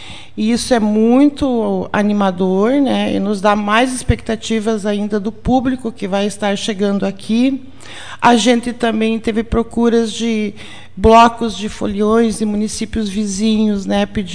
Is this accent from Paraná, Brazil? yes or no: no; Iraí, Rio Grande do Sul, Brazil; para nós que somos de Iraí, é mais familiar